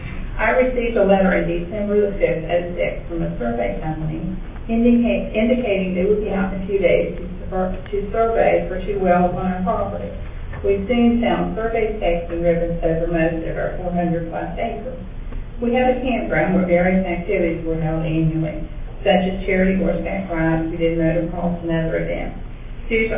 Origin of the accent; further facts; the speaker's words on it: West Virginia, United States; I'm from Harrison County.